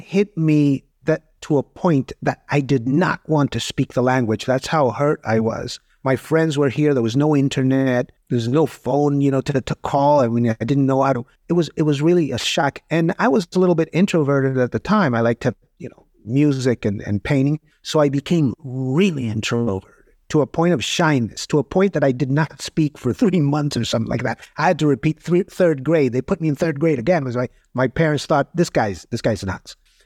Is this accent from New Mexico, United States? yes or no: no; Washington, District of Columbia, United States; moved away; also born or lived in Caracas, Venezuela; I was raised in Washington, D.C., in the 60s. And my father was a diplomat, the whole thing. My family was there for 7-8 years. And abruptly, we were returned to Caracas, Venezuela in 1970.